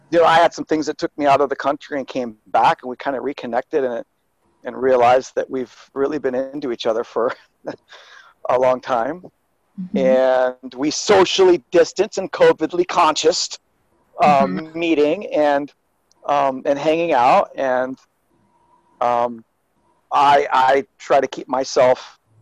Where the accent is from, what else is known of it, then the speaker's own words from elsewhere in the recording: Olympia, Washington, United States; Well, you know, it was the early 80s. It's not that I want to date myself. I was 5 as a teenager. No, it was a small town.